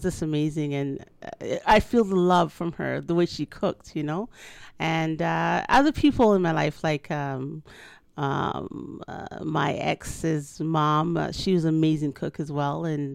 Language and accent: English; Jamaica; Like, being from our culture, like just being Jamaican people, they love, they're always cooking.